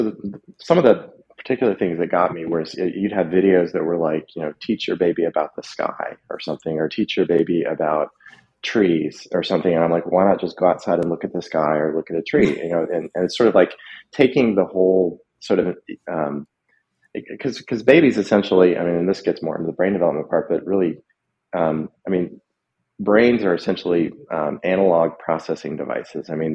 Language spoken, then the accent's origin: English; Lexington, United States; I grew up in Lexington, as I said. I was very much of a play in the dirt kid. I mean, every day I could possibly go outside, I did. And, you know, I lived in the suburbs.